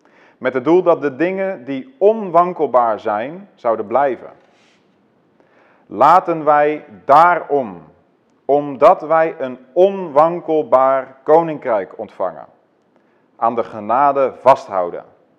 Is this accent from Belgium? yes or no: no; Netherlands; Je ziet dat dus ook, dat wij als Nederlanders dat daar allemaal een beetje last van hadden en misschien wel hebben.